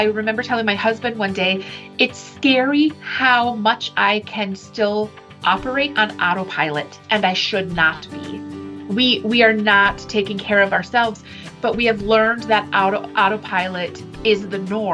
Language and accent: English; Minnesota, United States; Yeah. So I am from Minnesota. I'm a North girl.